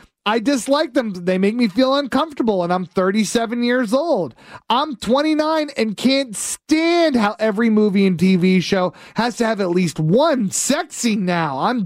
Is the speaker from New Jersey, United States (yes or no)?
no; Hershey, Pennsylvania, United States; I grew up in Hershey, Pennsylvania, where they make the chocolate.